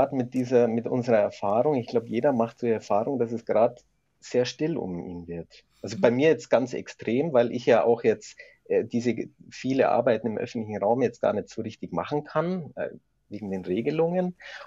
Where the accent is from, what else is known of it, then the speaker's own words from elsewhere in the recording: Bavaria, Germany; Ich bin halt doch ein Bayer, gell?